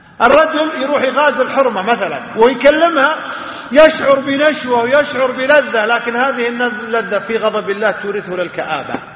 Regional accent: Najd, Saudi Arabia; مثل عندنا في نجد يقول حوقت يا الرفلة وكليه

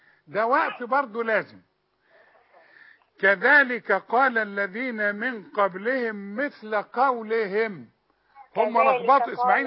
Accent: Sharqia Governorate, Egypt; انا من الشرقيه، انت عارف الكلام. انت عارف ان انا من الشرقيه.

